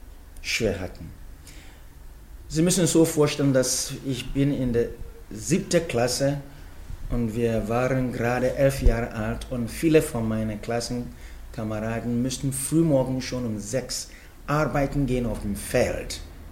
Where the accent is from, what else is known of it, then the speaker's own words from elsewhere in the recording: Berlin, Germany; und ich bin ein Berliner. Ja, es ist wahr